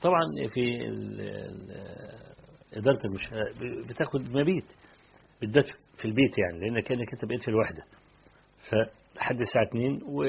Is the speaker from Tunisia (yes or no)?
no; Egypt; فانت من مصر؟ قلت له انا من مصر.